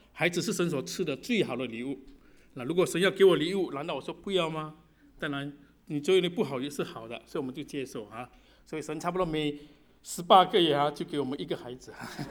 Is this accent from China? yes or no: no; Singapore; now in Toronto, Canada; 她是香港人，我是从新加坡来的啊